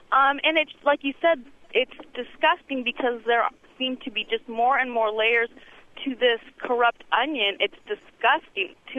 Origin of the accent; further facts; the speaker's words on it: Nevada, United States; No, I'm from Nevada, Neil, and I just wanted to say I saw you speak in Boise